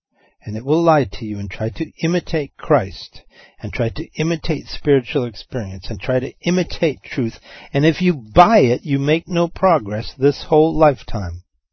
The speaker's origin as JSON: {"language": "English", "region": "California", "country": "United States", "moved": "yes", "said": "When I first moved here, I couldn't understand it. I came from Southern California, where we might say something like, you guys take care now."}